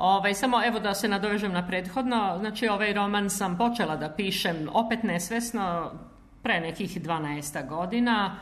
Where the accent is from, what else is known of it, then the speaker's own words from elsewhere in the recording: Belgrade, Serbia; kako u Beogradu gde sam rođena, tako i u Slavoniji gde sam odlazila na letnje raspuste sa mojom majkom, kod bake.